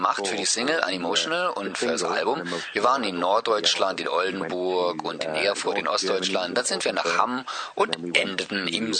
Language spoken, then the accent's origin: German; Wales, United Kingdom; German is a second language; Ich komme aus Wales und da haben wir eines der längsten Wörter der Welt überhaupt. Wir haben das in der Schule gelernt.